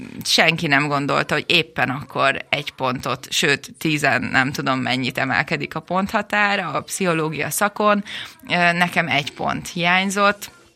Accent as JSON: {"language": "Hungarian", "town": "Baja", "region": "Bács-Kiskun", "country": "Hungary", "tie": "born or raised there", "also_born_or_lived": "Pécs", "said": "Vidéki vagyok, mondhatom, hogy egy lokálpatrióta, imádom Baját, Baján nőttem fel, annak ellenére, hogy Pécsett születtem, de ez csak egy kis kitérő volt a mi életünkben."}